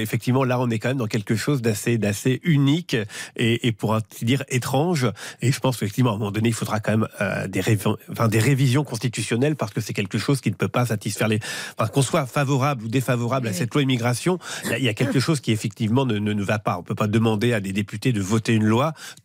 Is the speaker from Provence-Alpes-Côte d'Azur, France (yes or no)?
no; Normandy, France; Oui, moi je suis le Havre, je suis normand